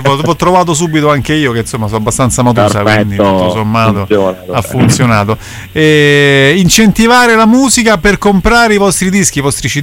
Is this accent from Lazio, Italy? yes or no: yes; Rome, Lazio, Italy; siamo romani